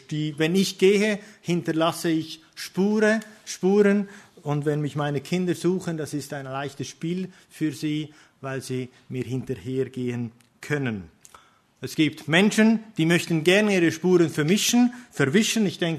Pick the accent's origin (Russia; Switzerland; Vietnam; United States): Switzerland; Wenn ich anfange zu sprechen, normalerweise hört man auch schnell, dass ich nicht aus Deutschland bin. Ich komme aus dem Süden, ich bin aus der Schweiz. Ich versuche Deutsch zu sprechen